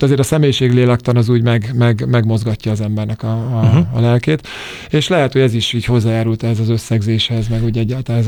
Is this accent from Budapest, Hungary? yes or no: yes; Budapest, Hungary; Mi Budafokon nőttünk föl, Budatétényben.